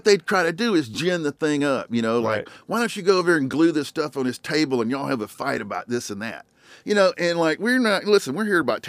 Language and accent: English; Mississippi, United States; And so we're so happy because Mississippi, my home state, is getting a little bit of credit.